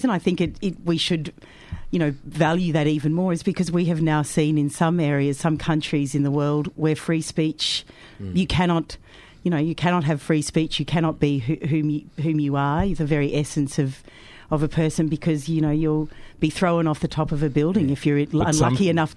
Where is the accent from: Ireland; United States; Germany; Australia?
Australia; Queensland; well, I come from Queensland originally.